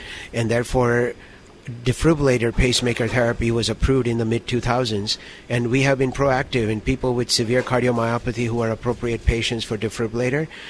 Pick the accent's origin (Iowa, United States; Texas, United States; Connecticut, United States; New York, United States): Texas, United States; And I grew up in Texas. I went to a good institution.